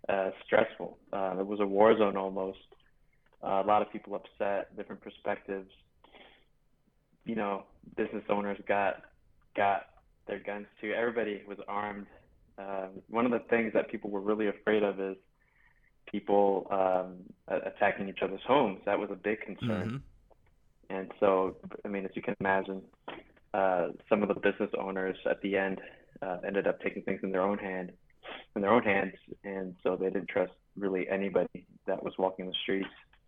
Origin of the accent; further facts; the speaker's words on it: Los Angeles, California, United States; So I grew up in Los Angeles, California.